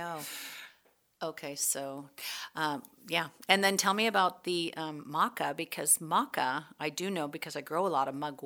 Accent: Sandpoint, Idaho, United States; growing up in Sandpoint, you don't tend to wait.

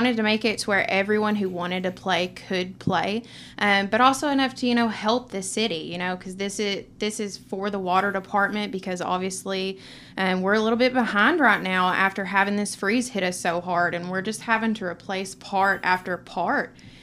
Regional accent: Cushman, Arkansas, United States; now in Batesville, United States; So I have been living in Batesville, but obviously I'm from Cushman. All of my family lives there on my dad's side.

